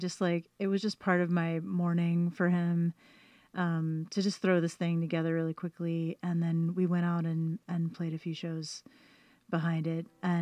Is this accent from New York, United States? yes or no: no; Houston, Texas, United States; I'm from Houston. But we met in L.A.